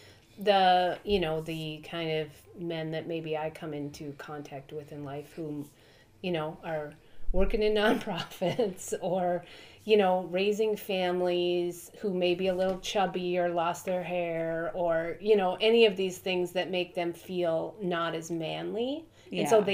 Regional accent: Brainerd, Minnesota, United States; it was partially because I was going from Brainerd, Minnesota to downtown Minneapolis, to the University of Minnesota

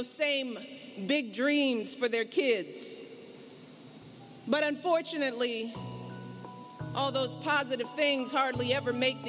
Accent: Chicago, Illinois, United States; I was born and raised here on the South Side in South Shore, and I am who I am today because of this community.

